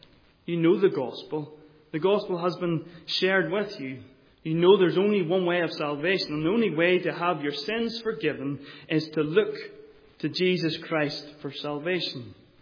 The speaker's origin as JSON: {"language": "English", "region": "Northern Ireland", "country": "United Kingdom", "tie": "born or raised there", "said": "And I grew up in the Mourne area around the harbours"}